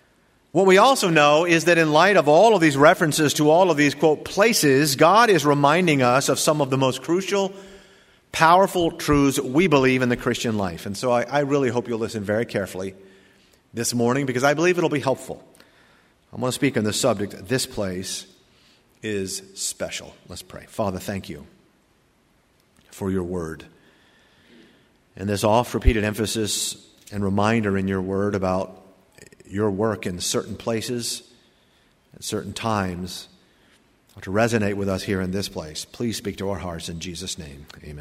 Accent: Virginia, United States; born there; also born or lived in Wichita Falls, Texas / Adana, Turkey / Satellite Beach, Florida / Fayetteville, North Carolina; I was born in Virginia, lived there a couple years, and then moved to Wichita Falls, Texas, back to Virginia. From Virginia, we moved to Turkey, Adana, Turkey, for 3 years, and then Satellite Beach in Cocoa and Fayetteville, North Carolina

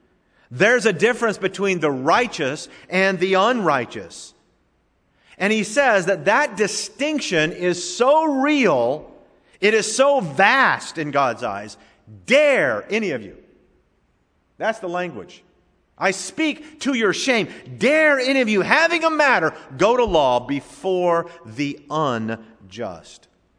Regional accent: United States; I'm an American.

